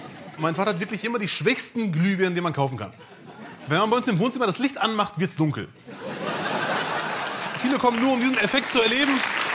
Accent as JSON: {"language": "German", "town": "Bielefeld", "region": "North Rhine-Westphalia", "country": "Germany", "said": "ich komme aus Bielefeld."}